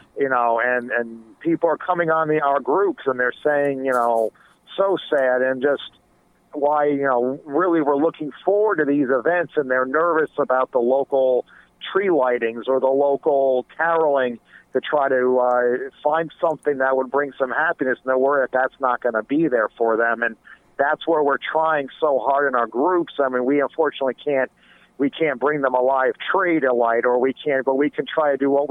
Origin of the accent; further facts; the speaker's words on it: New York, United States; Growing up in New York, there was a station that originated the Yule Log